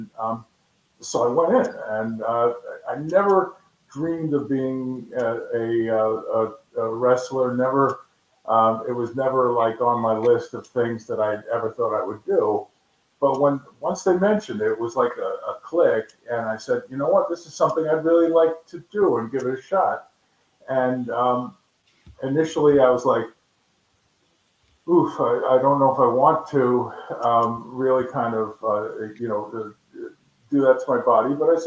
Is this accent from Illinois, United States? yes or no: no; Brooklyn, New York, United States; I grew up in Brooklyn, I was working in Brooklyn, New York